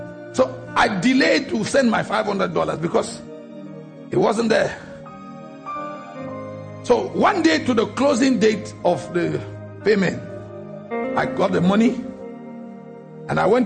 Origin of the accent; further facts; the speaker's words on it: Cameroon; I said, good evening, sir. … from Cameroon.